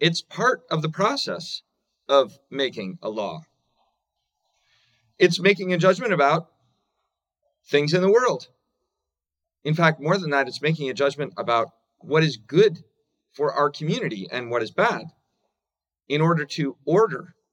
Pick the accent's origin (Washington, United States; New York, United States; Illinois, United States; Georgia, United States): Washington, United States; Seattle; also born or lived in California; I went to college in California, Southern California. I'm from Seattle originally.